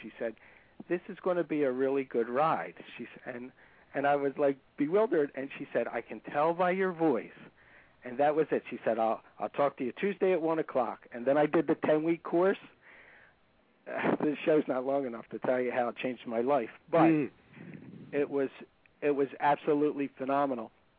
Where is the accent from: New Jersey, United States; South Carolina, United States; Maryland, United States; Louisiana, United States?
New Jersey, United States; I'm from New Jersey, but I'm going to be meeting Kim next month.